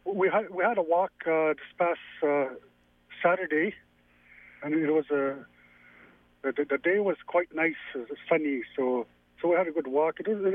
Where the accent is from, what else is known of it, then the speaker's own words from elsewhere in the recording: Ontario, Canada; I'm from Grasmere's First Nation, which is in Ontario.